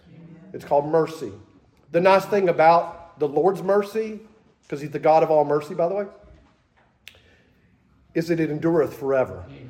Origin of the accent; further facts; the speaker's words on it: Texas, United States; I'm from Texas. Use small words.